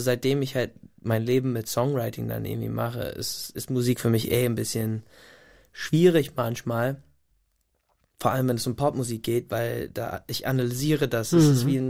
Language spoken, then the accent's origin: German; United States; also born or lived in Ireland; ich bin halt in den USA groß geworden, in Irland und nicht und nur mit englischsprachiger Musik.